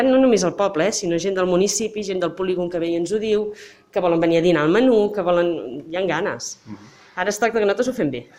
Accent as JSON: {"language": "Catalan", "town": "Sabadell", "region": "Catalonia", "country": "Spain", "said": "nosaltres vivim aquí al poble des de fa 3 anys, som del Vallès tots dos, de Sabadell"}